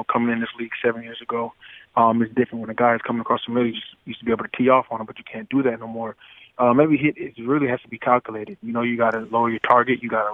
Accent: Florida, United States; born or raised there

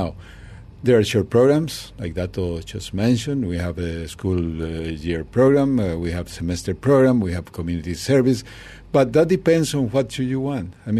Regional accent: Costa Rica; and I'm from Costa Rica.

